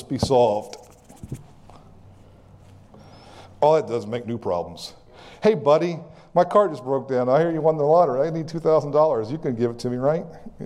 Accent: United States; And I'm an American, so they come to me and, hey, buddy, get away from me.

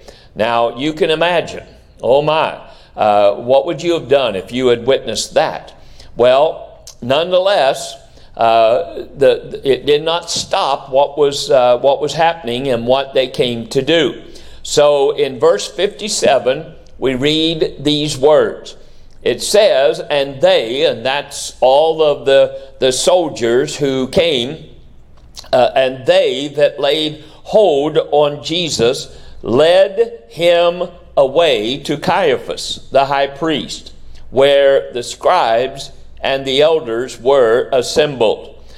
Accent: West Virginia, United States; Now, I'm from West Virginia, you know that.

